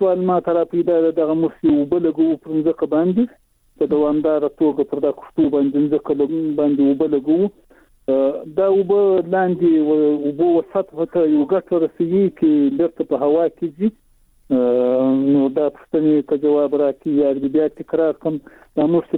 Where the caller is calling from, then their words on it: Shajoy, Zabul, Afghanistan; د زابل ولایت شاجیل ولسوالی